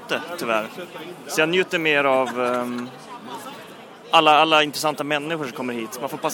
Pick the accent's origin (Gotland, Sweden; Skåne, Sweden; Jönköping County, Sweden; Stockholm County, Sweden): Gotland, Sweden; Jag jobbar på reklambyrå här på Gotland. Jag är gotlänning